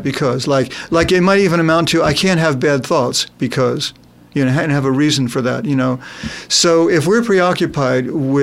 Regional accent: Maryland, United States; I can remember being out on this little lawn in front of the house where I grew up in Maryland

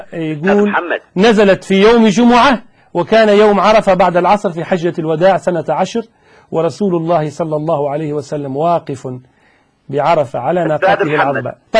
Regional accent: Tunisia; أنت الآن لما شوف أهلي في تونس، أنا تونسي، لما التوانسة يسمعوا كلامك

